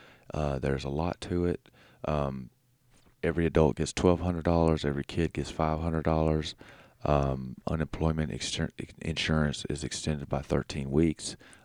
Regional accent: Alabama, United States; My home state of Alabama has 157 cases.

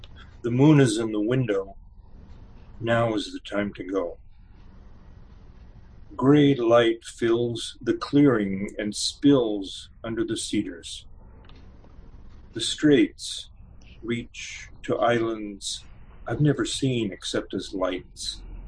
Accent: New England, United States; I've kind of culled from my memory of growing up in New England. And but I think that living here in the Northwest has helped me

